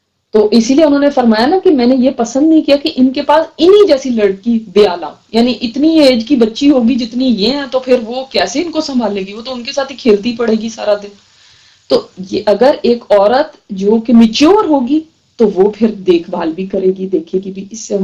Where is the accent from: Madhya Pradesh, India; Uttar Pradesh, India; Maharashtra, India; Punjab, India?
Punjab, India; लेकिन हमारे यहाँ पंजाब में ये कल्चर है कि वहां पे गोद में लाके बिठा दिया जाता है देवर को